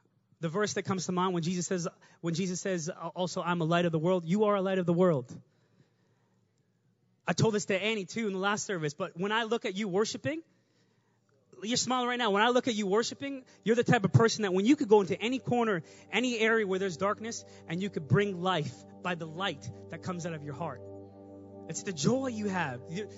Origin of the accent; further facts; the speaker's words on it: Sri Lanka; accent: Sri Lankan; until I turn on the accent, until I turn the tone on, and I speak to them in my Sri Lankan accent, until I do that, they won't get me.